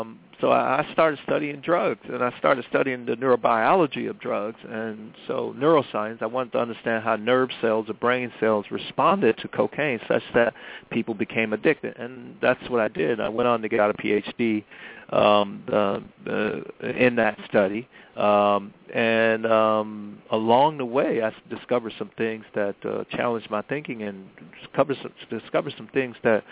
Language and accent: English; Miami, Florida, United States; So as I said, how I grew up in Miami in the 70s and 80s primarily, and poor neighborhoods